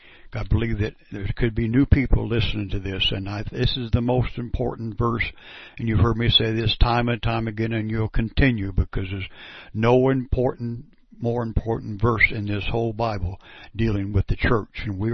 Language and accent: English; Perry, Kansas, United States; I'm from Perry, Kansas.